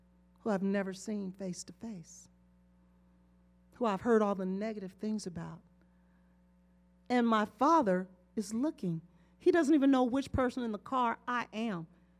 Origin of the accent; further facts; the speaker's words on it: Bruton, Alabama, United States; born there; My mother, I was born in Alabama in a country town that I will not even pronounce. Well, you haven't heard it, but I'll say it. It's called Bruton.